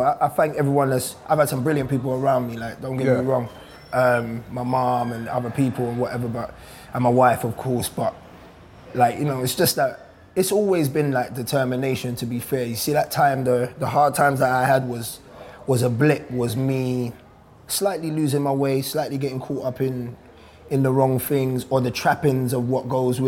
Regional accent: Peckham, London, United Kingdom; So I grew up in Peckham originally.

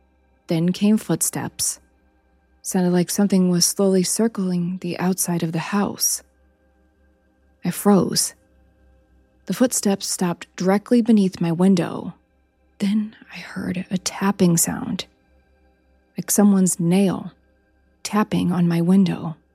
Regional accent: Missouri, United States; Growing up in Missouri, you assume it's a deer. We had plenty of them.

